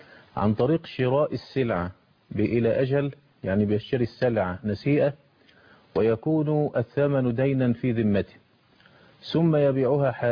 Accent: Egypt; وهذا يحدث عندنا في مصر

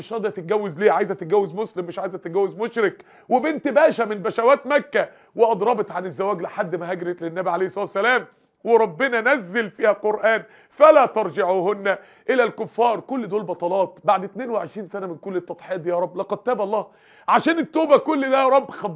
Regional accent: Egypt; لما رحنا اوغندا وشفنا منابع النيل متدفقه وهادره، بعد كده النيل عندنا في مصر هادي وماشي هادي ليه؟

